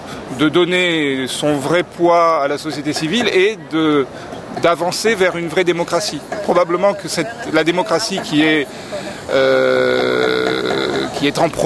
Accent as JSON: {"language": "French", "country": "France", "said": "je viens de France."}